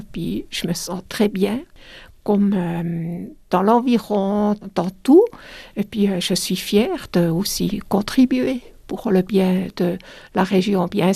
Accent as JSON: {"language": "French", "region": "German-speaking Switzerland", "country": "Switzerland", "second_language": "French", "said": "Vous savez, de naissance, je suis suisse allemande."}